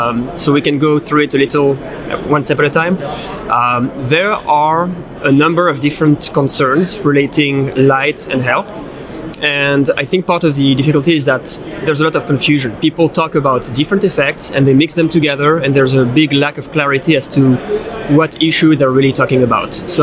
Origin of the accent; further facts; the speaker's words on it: France; now in United States; I am from France.